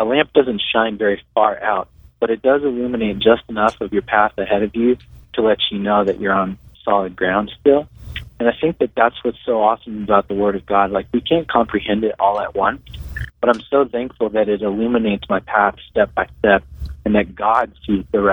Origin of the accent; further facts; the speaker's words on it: Portland, United States; Vinyl. I'm from Portland.